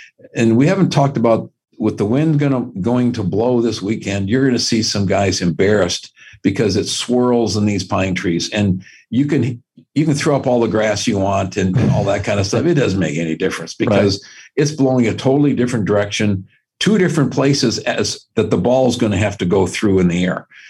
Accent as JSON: {"language": "English", "region": "Midwest", "country": "United States", "tie": "born or raised there", "said": "we talk about it, growing up in the Midwest, Augusta National, the Masters, was the rite of spring."}